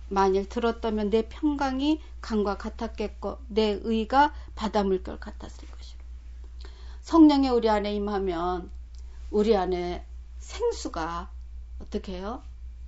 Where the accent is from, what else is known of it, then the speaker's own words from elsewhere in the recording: South Korea; also born or lived in Japan; 외국인이에요. 학교 전체에 우리 하나가 한국 사람이고요.